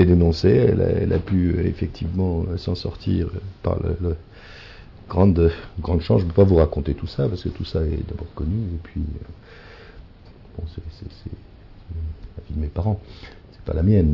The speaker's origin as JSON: {"language": "French", "town": "Bordeaux", "region": "Nouvelle-Aquitaine", "country": "France", "said": "une famille d'origine moitié Bordeaux. Je suis de Bordeaux, par conséquent, issu de la communauté portugaise, juive portugaise de Bordeaux, et qui elle-même venait du Portugal."}